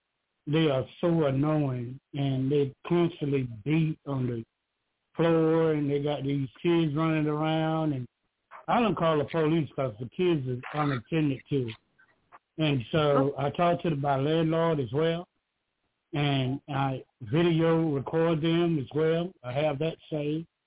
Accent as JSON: {"language": "English", "region": "Georgia", "country": "United States", "said": "from Georgia."}